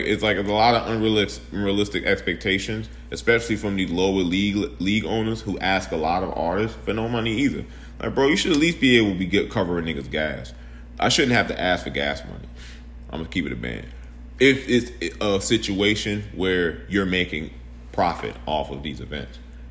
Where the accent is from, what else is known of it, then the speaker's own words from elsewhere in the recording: Charlotte, North Carolina, United States; Like, I came in from Charlotte, so I was going to all these leagues. But when I go back to Charlotte, they're not seeing the BS I went through going to these bigger leagues.